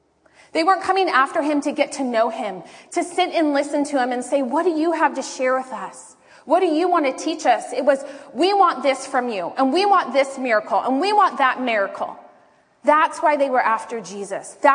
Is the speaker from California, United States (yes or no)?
yes; Encinitas, California, United States; I'm from Encinitas.